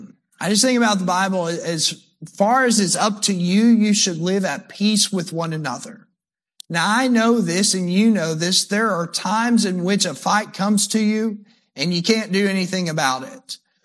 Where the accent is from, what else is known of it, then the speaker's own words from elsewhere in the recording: Alabama, United States; I'm from Alabama. I don't know if it just shows me all these people in Alabama because I'm from there